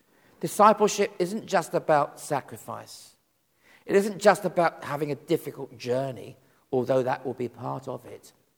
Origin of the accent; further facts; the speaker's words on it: Watford, East of England, United Kingdom; I come from Watford, I can't help it.